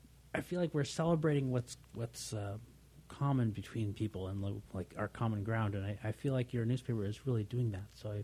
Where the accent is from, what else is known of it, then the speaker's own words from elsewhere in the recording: Alaska, United States; also born or lived in Arizona; I grew up in partly in Alaska and partly in Arizona with Navajo friends.